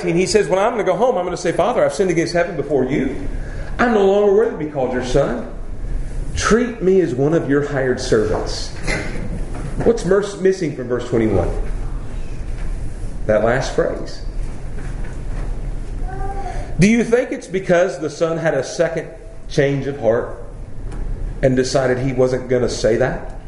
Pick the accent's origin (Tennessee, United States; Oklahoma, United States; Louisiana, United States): Tennessee, United States; I grew up in Middle Tennessee, just south of Nashville. It's rolling hills